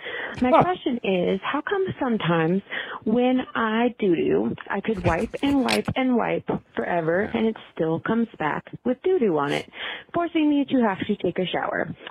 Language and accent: English; Colorado, United States; I'm from Colorado.